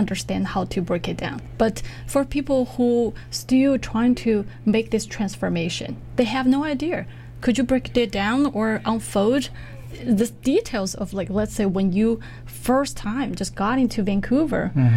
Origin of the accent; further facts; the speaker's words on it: China; English is a second language; but I am Chinese. I'm from China